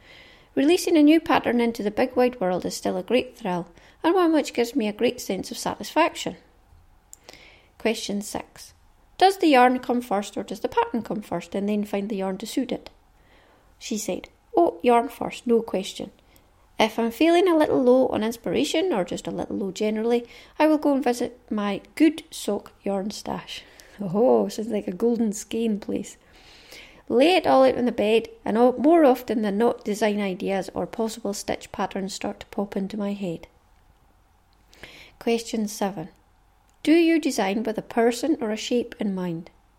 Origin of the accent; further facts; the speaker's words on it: North West England, United Kingdom; born there; now in England; I was born in Lancashire, close to Pendle Hill, of Pendle Witches fame.